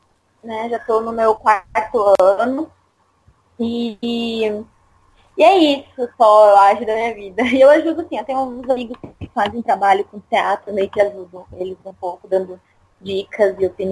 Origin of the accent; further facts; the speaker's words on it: Dourados, Mato Grosso do Sul, Brazil; sou de Dourados, no Mato Grosso do Sul.